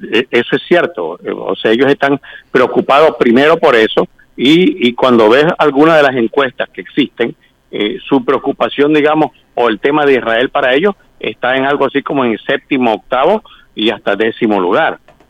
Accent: Venezuela; yo soy originalmente de Venezuela

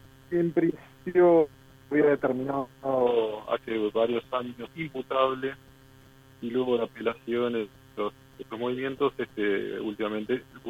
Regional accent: Uruguay; nosotros, como Comité Central, como uruguayos, confiamos plenamente en la justicia uruguaya.

